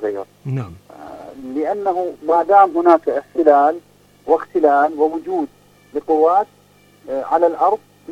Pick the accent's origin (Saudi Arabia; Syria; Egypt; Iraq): Iraq; نحن كشعب عراقي